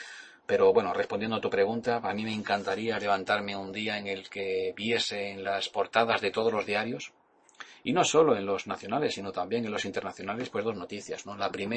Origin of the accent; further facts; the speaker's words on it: Yecla, Region of Murcia, Spain; Yo trabajaba en el campo, en Yecla, en mi pueblo, en una pequeña explotación agrícola pues que tenían mis padres.